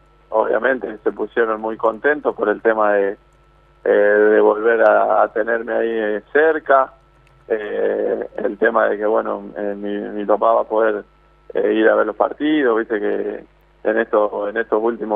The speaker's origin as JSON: {"language": "Spanish", "region": "Jujuy", "country": "Argentina", "moved": "yes", "said": "la verdad que más maduro que de lo que salí de Jujuy, seguro. Ya con 30 años y en los lugares que estuve"}